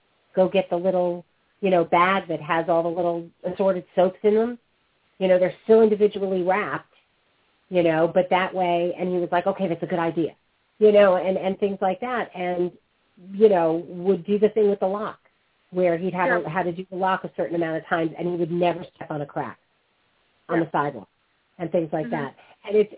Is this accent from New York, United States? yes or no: yes; New York, United States; Well, I'm from New York.